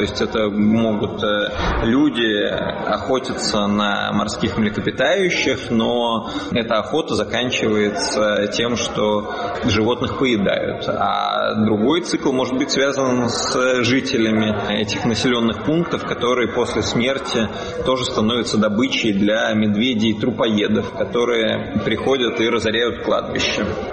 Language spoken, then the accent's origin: Russian; Saint Petersburg, Russia; Ну, можно сказать, что мы из Петербурга.